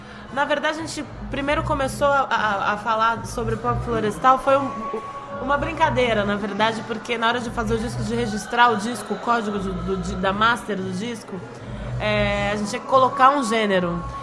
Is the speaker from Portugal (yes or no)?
no; Minas Gerais, Brazil; A gente é de Minas Gerais, então tem essa coisa da cidadezinha e da natureza. E de São Paulo, a referência urbana.